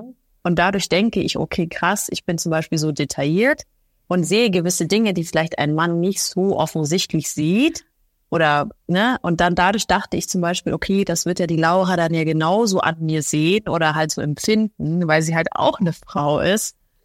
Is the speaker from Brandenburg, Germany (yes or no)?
no; Munich, Bavaria, Germany; weil wir sind ja beide aus München